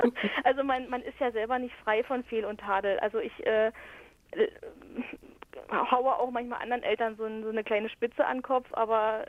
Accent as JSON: {"language": "German", "region": "Brandenburg", "country": "Germany", "said": "ich bin ja aus Brandenburg, also aus dem Osten"}